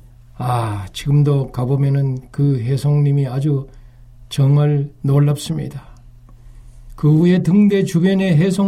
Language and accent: Korean; Uiseong, North Gyeongsang, South Korea; 저는 육지에서 태어났어요. 제 고향은 경북 의성인데요.